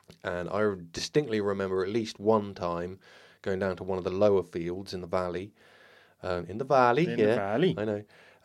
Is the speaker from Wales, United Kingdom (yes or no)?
no; Ludlow, West Midlands, United Kingdom; From where I grew up in South Shropshire, called a little town called Ludlow.